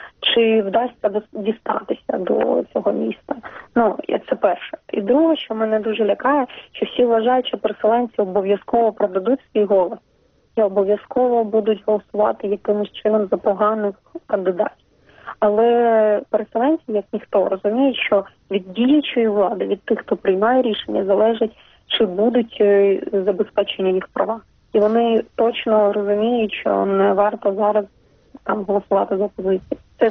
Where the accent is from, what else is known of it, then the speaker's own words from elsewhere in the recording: Crimea, Ukraine; now in Kyiv, Ukraine; я сама з Криму, що я живу в Києві вже півтора року